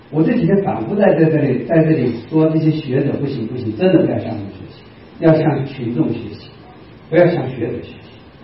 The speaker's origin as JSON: {"language": "Chinese", "region": "southern China", "country": "China", "said": "我是南方人，我不是北方人"}